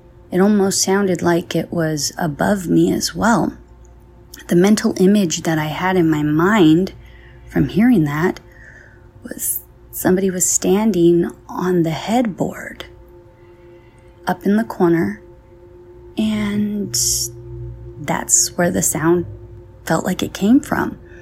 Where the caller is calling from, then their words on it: California, United States; I'm calling from California